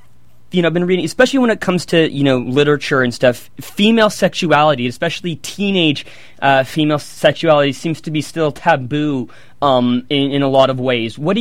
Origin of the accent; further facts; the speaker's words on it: Canada; Well, as someone who was born and born and raised in Canada, it just strikes me as a little odd